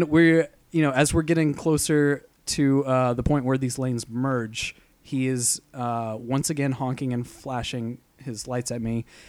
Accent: Texas, United States; You know, I'm a Texan driver at heart.

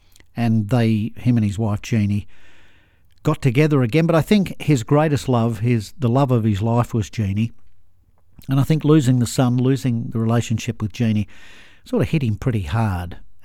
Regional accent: Australia; I said, I'm from Australia. I said, we love you over there.

